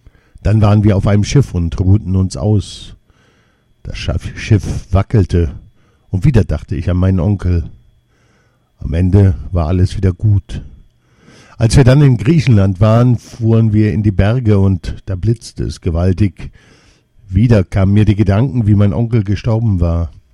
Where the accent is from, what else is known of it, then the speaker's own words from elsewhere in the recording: Lebanon; now in Germany; Ich bin Libanese und lebe seit 1993 in Deutschland. Ich spreche Deutsch, Englisch und Arabisch.